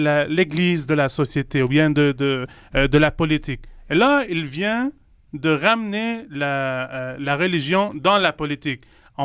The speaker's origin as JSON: {"language": "French", "region": "Quebec", "country": "Canada", "said": "Bien sûr, je suis Québécois, je suis Canadien"}